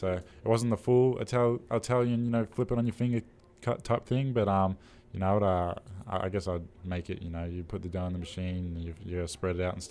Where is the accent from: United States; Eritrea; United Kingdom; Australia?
Australia; it was fun growing up in Australia, and I had fun just being a kid, getting outside, outdoors, doing kid things.